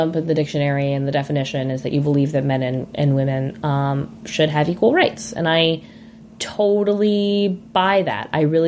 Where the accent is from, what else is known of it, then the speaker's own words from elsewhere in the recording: the South, United States; I'm from the South. Southern girl.